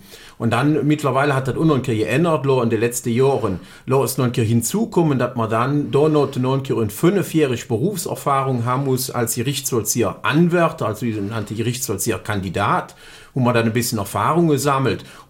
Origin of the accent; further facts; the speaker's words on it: Rhineland, Germany; Ich bin 41 Jahre alt und ich stamme aus Rheinland.